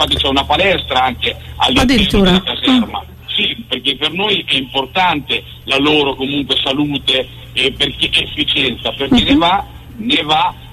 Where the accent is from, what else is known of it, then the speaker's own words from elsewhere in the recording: Macerata Feltria, Marche, Italy; born there; ma considera che io sono nato a Macerata Feltria